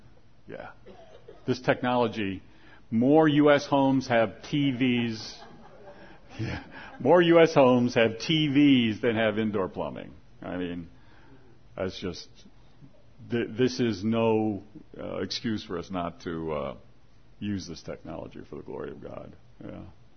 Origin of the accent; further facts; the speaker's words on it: West Virginia, United States; It's like, I'm from West Virginia, too.